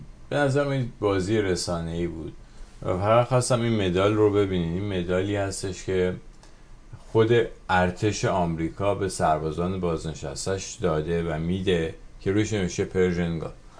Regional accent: Iran; به عنوان یه ایرانی که بالاخره یه وقتی یه 7-8-10 سالی از وقت و زندگی عمرم گذاشتم توی این کار

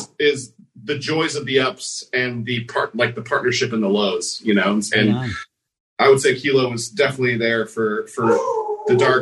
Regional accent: Oklahoma, United States; also born or lived in Northern California / Seattle; now in Los Angeles, United States; So I moved here in 2016 from Seattle to do that. Well, started in Oklahoma, went to Northern California, Seattle, and then finally to LA.

